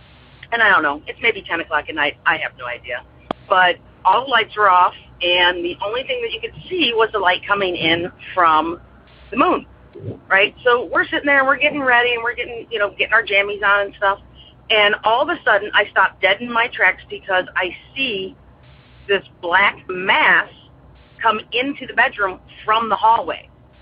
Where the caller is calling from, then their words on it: Aurora, Illinois, United States; I'm calling from Aurora, Illinois.